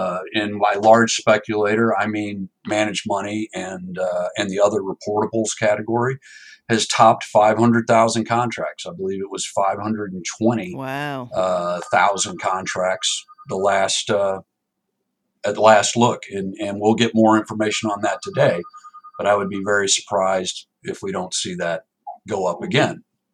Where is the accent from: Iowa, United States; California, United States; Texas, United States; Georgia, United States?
Texas, United States; Lubbock; born there; I was born in Lubbock, Texas.